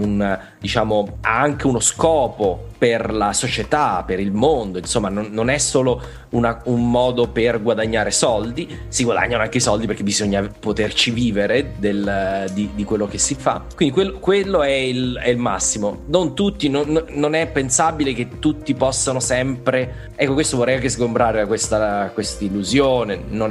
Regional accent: Pescara, Abruzzo, Italy; also born or lived in Milan; Io sono abruzzese, sono nato a Pescara, mi sono trasferito a Milano per studiare all'università.

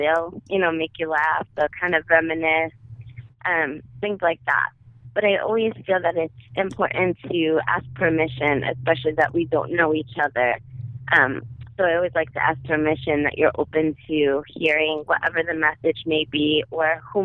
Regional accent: Brooklyn, New York, United States; accent: Brooklyn; You'll hear it in my accent as I read for you.

